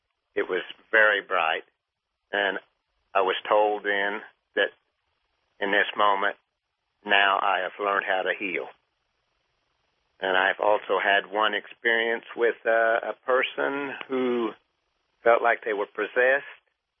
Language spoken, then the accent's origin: English; Missouri, United States; I'm from Southwest Missouri, so good to hear from you.